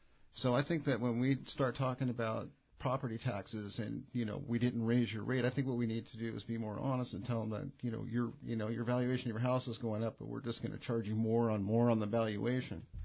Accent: Ketchikan, Alaska, United States; And, you know, I'm from Ketchikan, and we've been competing with Juneau in basketball and everything else

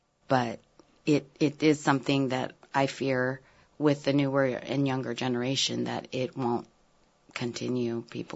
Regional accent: Ketchikan, Alaska, United States; I definitely understand Tagalog more than I speak. When I was growing up in Ketchikan, back then there weren't very few of people who looked like me or talked like me.

